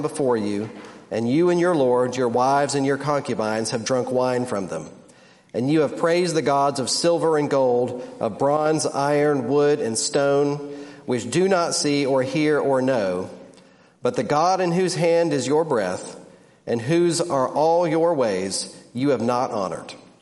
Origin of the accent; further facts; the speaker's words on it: Georgia, United States; Even though I grew up in South Georgia, it's just never, you know, the heat's never been my thing.